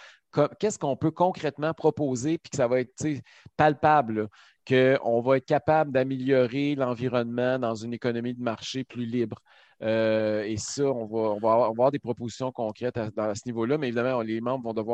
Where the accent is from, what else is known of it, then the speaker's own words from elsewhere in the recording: Quebec, Canada; nous, en tant que Québécois, on a de l'électricité